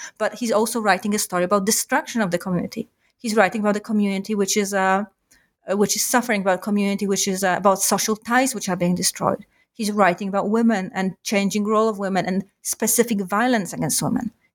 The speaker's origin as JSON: {"language": "English", "town": "Warsaw", "region": "Masovian Voivodeship", "country": "Poland", "tie": "born or raised there", "said": "I am from Warsaw originally. I grew up in Warsaw, and Warsaw is a very strange city in many ways"}